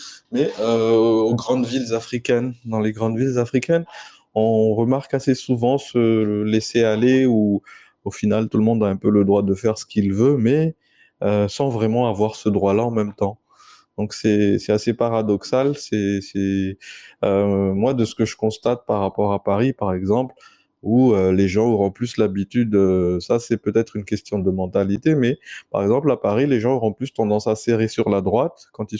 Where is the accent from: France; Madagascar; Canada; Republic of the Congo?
Madagascar; Antananarivo, Analamanga; Je suis né, j'ai grandi en Antananarivo, dans la capitale. Donc, comme je l'ai dit tout à l'heure, je suis venu m'installer à Tuléar en 2015.